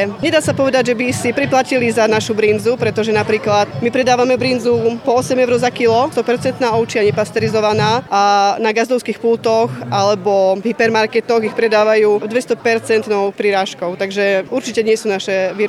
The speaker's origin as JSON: {"language": "Slovak", "town": "Hiadeľ", "region": "Banská Bystrica Region", "country": "Slovakia", "said": "a pochádzam z obce Hyadiel."}